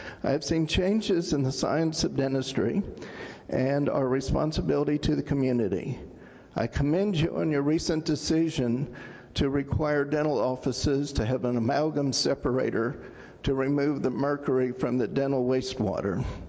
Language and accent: English; Dallas, Texas, United States; born there; I was born here in Dallas at Baylor Hospital